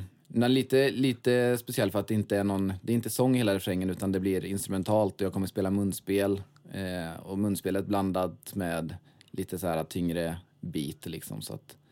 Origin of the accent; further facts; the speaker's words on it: Svenljunga, Västra Götaland County, Sweden; Ja, det ligger neråt. Det ligger 3 mil söder om Borås.